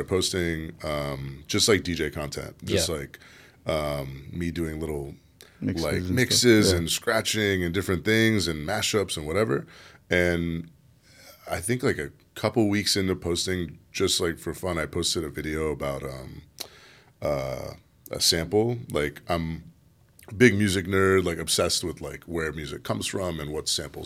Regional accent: California, United States; moved away as an adult; now in Los Angeles, United States; I've always been DJing since I was like 13. I'm 29 now. And then I moved down. I'm from the Bay Area.

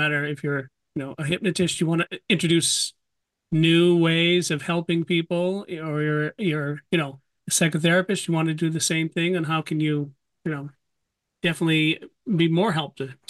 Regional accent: New Hampshire, United States; I'm born and raised in New Hampshire, and that's where the Guild office, headquarters is.

